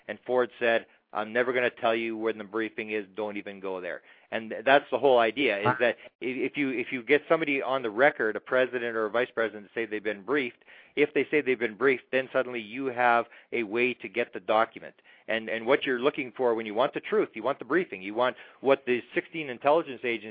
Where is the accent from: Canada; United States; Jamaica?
Canada; I'm a Canadian.